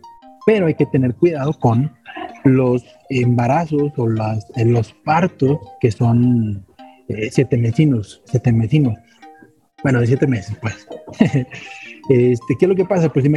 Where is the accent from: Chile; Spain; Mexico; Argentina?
Mexico; Monterrey, Nuevo León; yo que soy de Monterrey